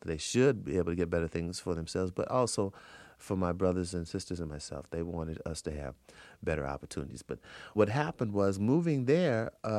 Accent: New Orleans, Louisiana, United States; also born or lived in Indiana; I grew up on Dillard University's campus in New Orleans, Louisiana, up until the time I went to high school. Then my parents moved to Indiana

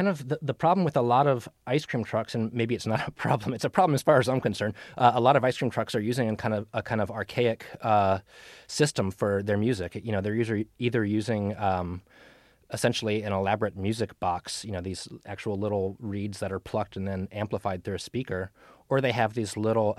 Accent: Virginia Beach, Virginia, United States; But that was the one that I heard a lot growing up in Virginia Beach, at least.

